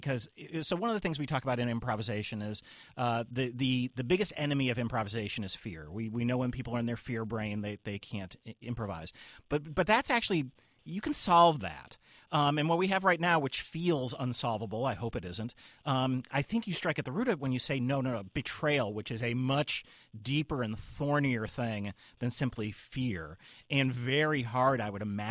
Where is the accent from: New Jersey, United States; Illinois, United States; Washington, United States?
Illinois, United States; Chicago; I'm from Chicago, and we knew each other, and not a great deal.